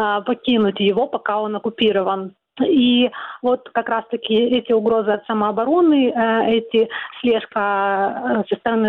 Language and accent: Russian; Crimea, Ukraine; moved away; И вот в мае 2014 года я покинула Крым и с тех пор туда не возвращалась.